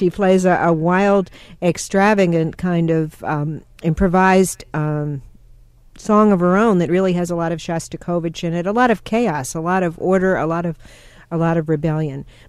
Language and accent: English; New Orleans, Louisiana, United States; Well, I was born in New Orleans, as you know, and I grew up here.